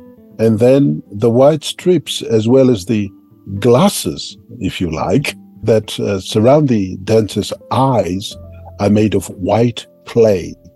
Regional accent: Mount Hagen, Western Highlands, Papua New Guinea; I'm from the Omoge community in Mount Hagen. What you see in that image is obviously a warrior from my area in the Western Highlands province of the Highlands of Papua New Guinea.

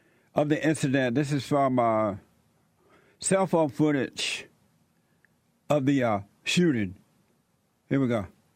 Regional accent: Alabama, United States; even when I was growing up in Alabama, and under the Jim Crow laws

